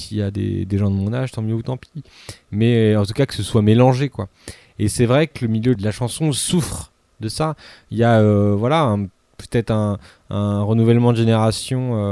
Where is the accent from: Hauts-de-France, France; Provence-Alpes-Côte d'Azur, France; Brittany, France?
Hauts-de-France, France; Lille; et que je viens que de Lille